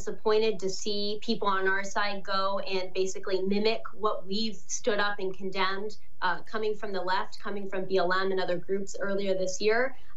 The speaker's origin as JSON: {"language": "English", "region": "Ohio", "country": "United States", "tie": "born or raised there", "said": "They're out of touch with people here in my home state of Ohio."}